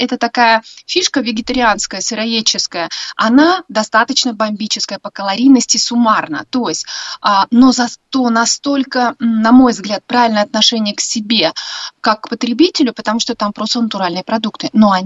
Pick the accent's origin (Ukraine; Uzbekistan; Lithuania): Uzbekistan; Tashkent; Я, например, выросла на этом в Ташкенте.